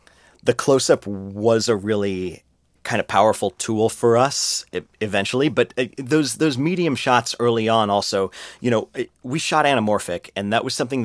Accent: Los Angeles, California, United States; I grew up in Los Angeles. I love movies from the time I was, you know, super young.

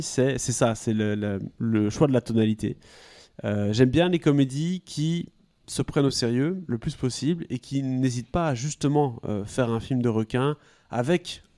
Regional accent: France; mais nous sommes français

